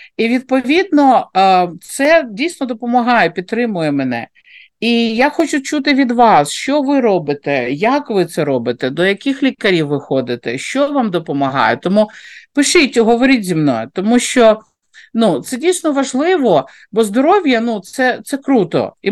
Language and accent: Ukrainian; Kyiv, Ukraine; я з Києва, і у мене все це відбувалося в Києві.